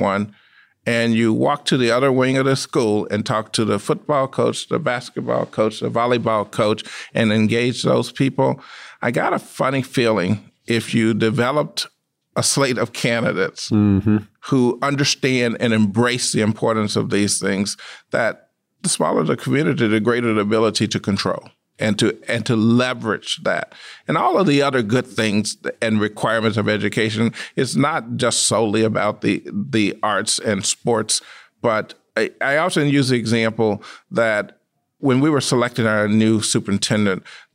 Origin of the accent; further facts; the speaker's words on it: Mississippi, United States; I'm from Mississippi, and I told you the story of integration in Mississippi.